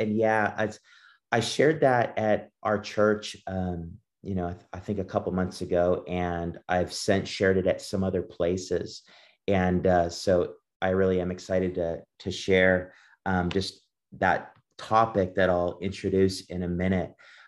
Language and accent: English; East Coast, Canada; I'm from Canada originally, from the East Coast.